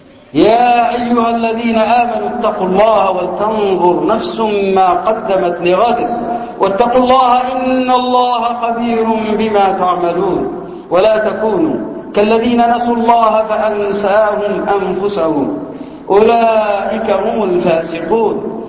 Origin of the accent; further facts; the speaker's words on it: Yemen; وعندنا باليمن تخلصنا من كوابيس كثيرة